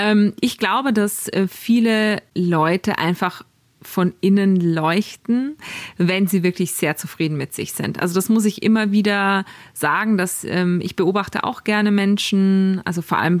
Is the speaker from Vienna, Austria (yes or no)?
no; Salzburg, Austria; now in Hamburg, Germany; Mei Moni, es ist so, so nett, eine Stimme aus meiner Heimat zu hören. Ich grüße dich ganz, ganz lieb. Liebste Grüße aus Hamburg ins schöne Salzburg.